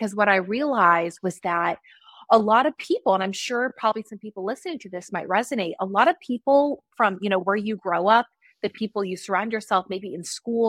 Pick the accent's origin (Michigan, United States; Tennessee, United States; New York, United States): New York, United States; I'm from New York.